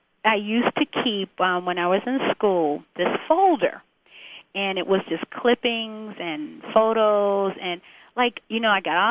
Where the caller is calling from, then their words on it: Chicago, Illinois, United States; I am calling you from Chicago. I am at work.